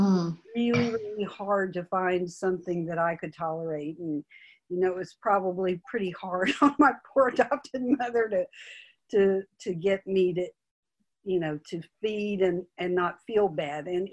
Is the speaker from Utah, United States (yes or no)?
no; Austin, Texas, United States; I'm from Austin, Texas.